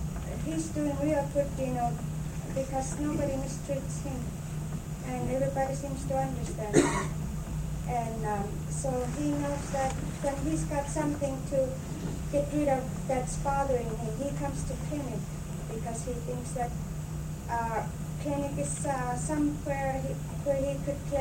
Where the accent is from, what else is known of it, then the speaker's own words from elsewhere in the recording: Alaknak, Alaska, United States; from Alaknak.